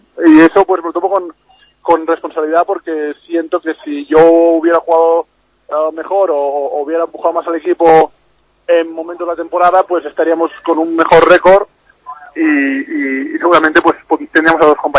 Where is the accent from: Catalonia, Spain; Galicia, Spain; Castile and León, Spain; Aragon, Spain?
Catalonia, Spain; Sant Boi de Llobregat; mi mujer es de San Boi también, yo soy de San Boi.